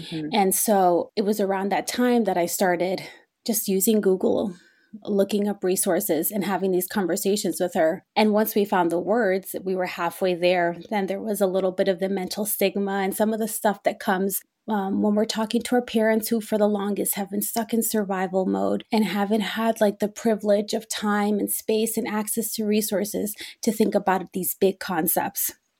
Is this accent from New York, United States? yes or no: yes; Queens, New York, United States; I was born and raised in Queens, Jackson Heights, Elmhurst area. And if anyone is familiar with that, those neighborhoods, they are very big immigrant populations there. My family came from Colombia